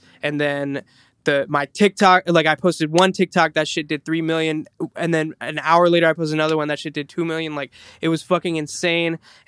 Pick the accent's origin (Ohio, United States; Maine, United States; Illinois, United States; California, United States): Ohio, United States; Cleveland; I was at a wedding in my hometown in Cleveland